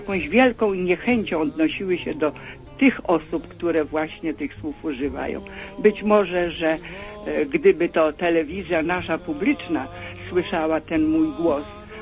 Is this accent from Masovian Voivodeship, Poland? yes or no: yes; Warsaw, Masovian Voivodeship, Poland; jestem z Warszawy.